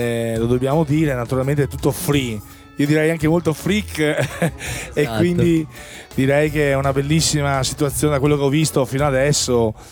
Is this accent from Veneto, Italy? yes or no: yes; Veneto, Italy; in una spiaggia dalle mie parti, appunto zona veneziana